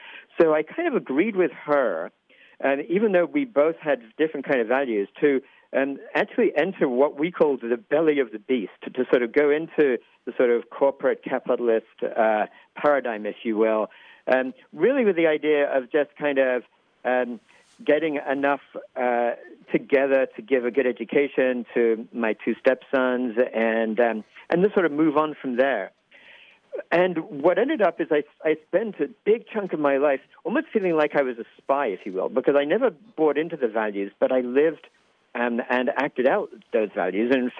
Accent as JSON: {"language": "English", "region": "England", "country": "United Kingdom", "tie": "born or raised there", "moved": "as an adult", "said": "I grew up in England. Some people may wonder about my accent because it's kind of hard to place, but actually I was born and raised in England, and I left there in 1981 when I was 21."}